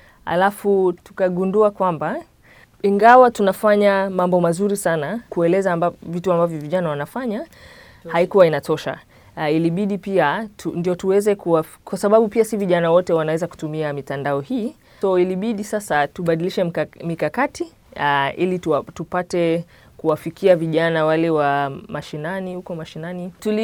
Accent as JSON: {"language": "Swahili", "region": "Nairobi", "country": "Kenya", "said": "nimetoka Nairobi, Kenya."}